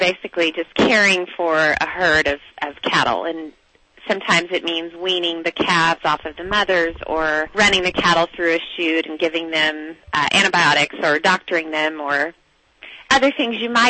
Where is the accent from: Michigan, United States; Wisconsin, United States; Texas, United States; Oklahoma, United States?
Oklahoma, United States; But I decided to take a pit stop in my hometown in Oklahoma first.